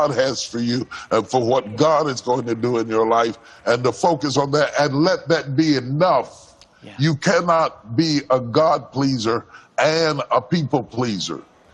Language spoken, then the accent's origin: English; Charleston, West Virginia, United States; I grew up in Charleston, West Virginia, and the population, I think, is around 40,000 people in the city of Charleston.